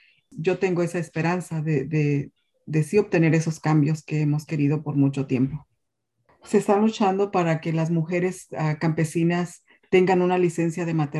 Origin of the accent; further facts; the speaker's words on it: Michoacán, Mexico; now in Florida, United States; Soy del estado de Michoacán, pero ahora vivo en Florida. Tengo casi 40 años viviendo aquí en Florida. Llegué a hacer trabajos, ¿verdad?, en el campo como la pizca de limón en los 80 aquí en Florida, en el sur.